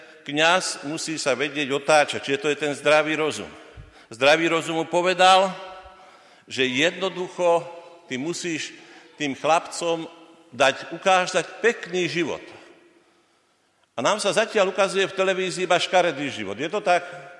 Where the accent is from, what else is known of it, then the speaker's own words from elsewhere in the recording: Žilina Region, Slovakia; to na Orave, ja som z Oravy, nie?